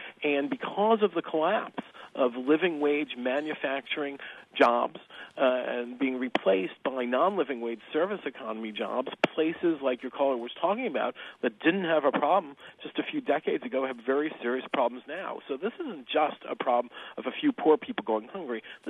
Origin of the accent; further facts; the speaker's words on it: New York, United States; I grew up in Rockland County, New York, about 20 miles north of New York City, which was a leasy middle-class suburb when I was growing up. I'm 44 now.